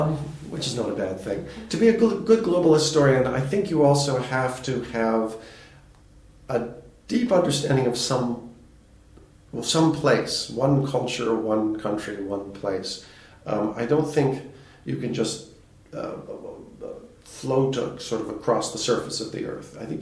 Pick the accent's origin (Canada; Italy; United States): Canada; And as a Canadian, I'm very aware of the importance of the beaver trade